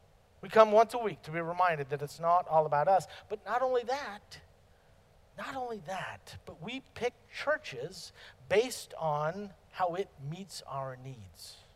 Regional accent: California, United States; Maybe it's because I'm from California where everyone is spiritual but not religious.

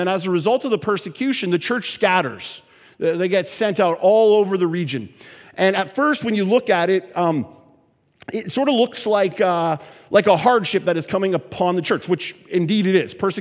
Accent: Canada; I'm from Canada, so I can come down here and make fun of Americans because then I get to go back to Canada.

